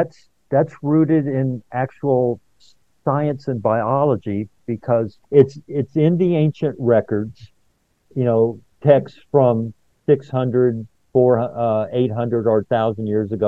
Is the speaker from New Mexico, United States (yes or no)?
yes; Los Alamos, New Mexico, United States; I grew up in Los Alamos in northern New Mexico, and 5 miles down, 3 miles north of the trailer park where my family lived is where they developed the atomic bomb